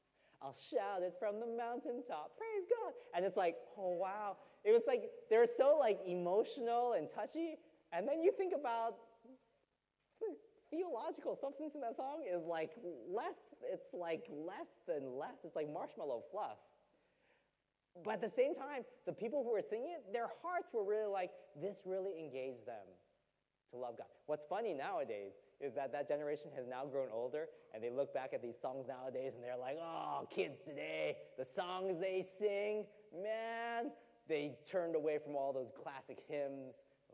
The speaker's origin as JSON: {"language": "English", "country": "United States", "tie": "born or raised there", "said": "Growing up in the States, I grew up in a church which only used the organ for worship."}